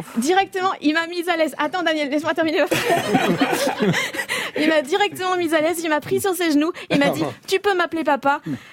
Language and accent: French; Brussels, Brussels-Capital Region, Belgium; Parce que moi, je viens de Bruxelles aussi.